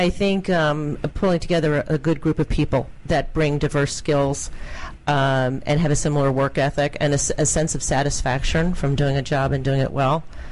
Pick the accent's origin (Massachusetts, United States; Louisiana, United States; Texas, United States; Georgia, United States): Massachusetts, United States; Originally from here, but grew up in Boston, outside of Boston, Massachusetts.